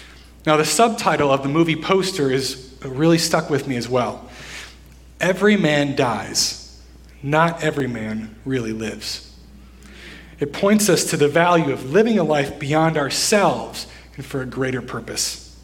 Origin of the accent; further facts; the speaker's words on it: Holland, Michigan, United States; now in Richmond, United States; I'm not actually from Richmond. I'm a northerner. Some of you may call me a Yankee. Specifically, I'm a Michigander. And I grew up in a town called Holland, Michigan.